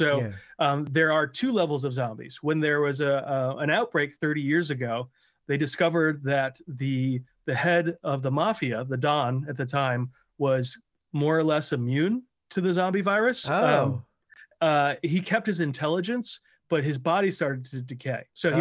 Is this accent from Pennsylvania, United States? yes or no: no; Hartford, Connecticut, United States; also born or lived in New York; I grew up. I grew up in Hartford, Connecticut area and, you know, pretty suburb